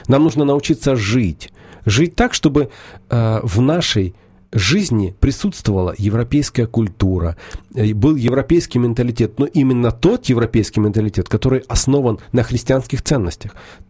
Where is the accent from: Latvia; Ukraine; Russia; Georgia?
Ukraine; я лично очень горжусь, что я украинец.